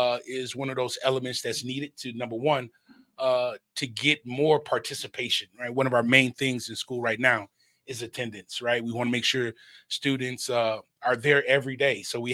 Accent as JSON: {"language": "English", "town": "Detroit", "region": "Michigan", "country": "United States", "tie": "born or raised there", "said": "Well, I'm born and raised in Detroit."}